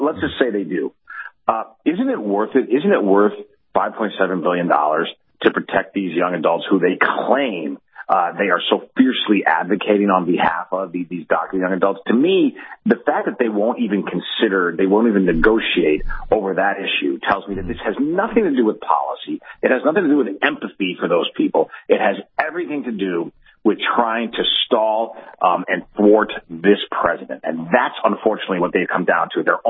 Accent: United States; as an American, Bill, this is really corrosive to our society.

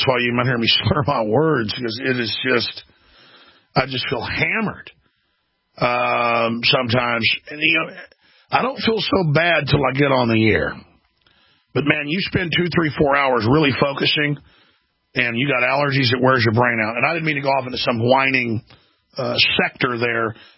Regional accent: Dallas, Texas, United States; I grew up in Dallas and didn't have allergies and thought it was something that hypochondriacs had.

